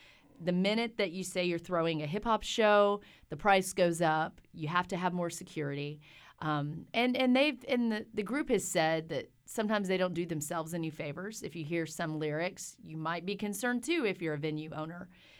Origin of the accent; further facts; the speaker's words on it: Mexia, Texas, United States; I consider Mejia a footloose town. All the churches got together, and they decided they did not want MTV to come to our television, our cable network.